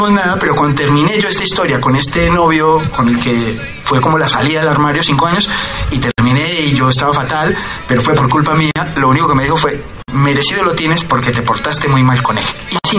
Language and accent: Spanish; Medellín, Antioquia, Colombia; born there; pero yo nací en Medellín, que es una ciudad de 4 millones de habitantes